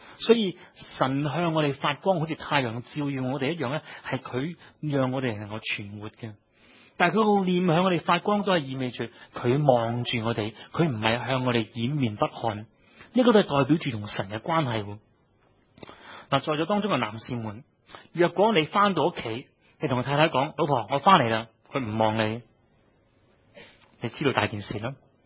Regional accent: Hong Kong; 但喺以色列呢，唔係买到咁多我哋香港人用嘅嘢嘅。

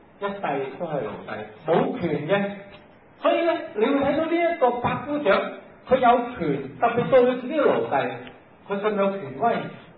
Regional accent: China; 我哋中國人做即係出賣國家就叫漢奸啊嘛

